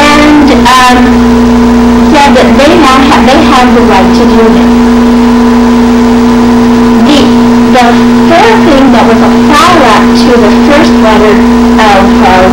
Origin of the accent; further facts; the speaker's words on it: Texas, United States; And being a Texan, the people in our school tried to say